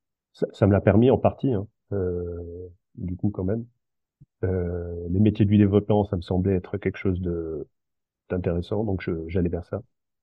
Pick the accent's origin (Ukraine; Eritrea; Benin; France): France; Lyon, Auvergne-Rhône-Alpes; also born or lived in Damascus, Syria / Saint-Étienne; Et j'ai grandi d'abord dans la Loire, près de Saint-Étienne. Puis on va dire au collège, on est parti à Lyon, où j'ai passé mon adolescence. Puis finalement, je suis monté à Paris pour poursuivre mes études au niveau master.